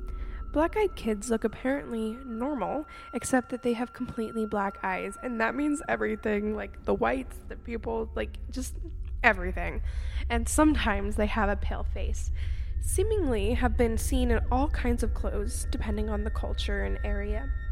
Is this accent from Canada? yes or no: yes; Canada; I am 24 years old and I am from Canada